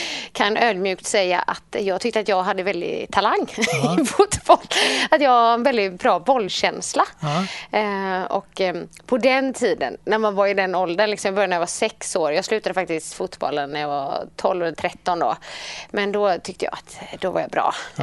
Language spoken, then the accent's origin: Swedish; Gothenburg, Västra Götaland County, Sweden; now in Partille, Sweden; Så jag är uppvuxen i Johanneberg egentligen, så jag är ju stadstjej.